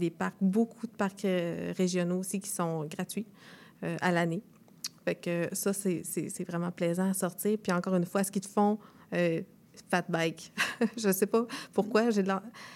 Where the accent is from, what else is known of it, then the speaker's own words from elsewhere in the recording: Quebec, Canada; Je viens de la Beauce, fait que c'est toujours un peu plus frais, là.